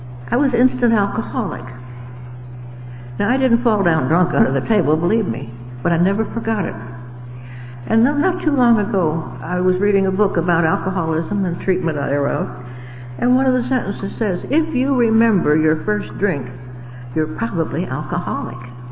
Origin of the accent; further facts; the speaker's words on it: Pennsylvania, United States; born there; I was born in Pennsylvania, of northeastern Pennsylvania. I'm an only child.